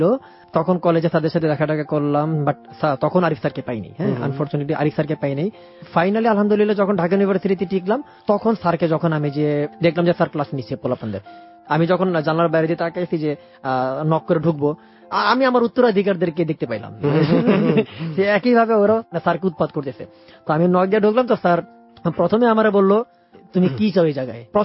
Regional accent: Dhaka, Dhaka Division, Bangladesh; also born or lived in Comilla; কুমিল্লা হচ্ছে আমার home town, but আমার জন্ম কুমিল্লায়, বাট জন্মের 6 মাস মানে উইদিন 1 ইয়ার এটা মোটামুটি নিশ্চিত আমরা ঢাকায় চলে আসি, একদম পার্মানেন্টলি ঢাকায় চলে আসি।

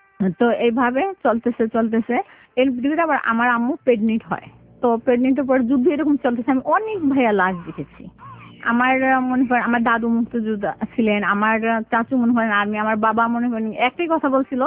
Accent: Comilla, Chittagong Division, Bangladesh; আমাদের বাড়িটা হচ্ছে কুমিল্লাতে।

